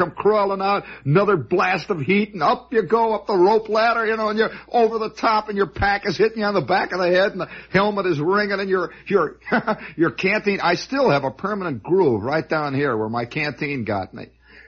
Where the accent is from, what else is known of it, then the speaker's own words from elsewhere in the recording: Hammond, Indiana, United States; Now, I'm a kid, you know, and I come from Hammond, Indiana, where nobody worries about, you know, if you take accordion lessons, you take accordion lessons.